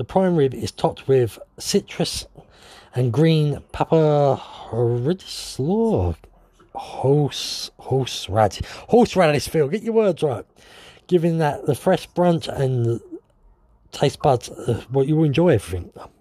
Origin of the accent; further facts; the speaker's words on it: Florida, United States; Speaking as a born and bred Floridian, he is.